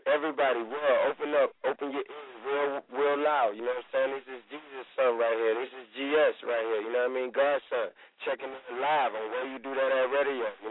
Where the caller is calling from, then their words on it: Atlanta, Georgia, United States; And I'm coming from Atlanta live.